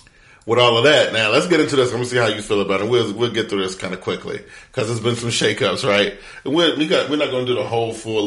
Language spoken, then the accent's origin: English; Rock Hill, South Carolina, United States; That's from my hometown of Rock Hill.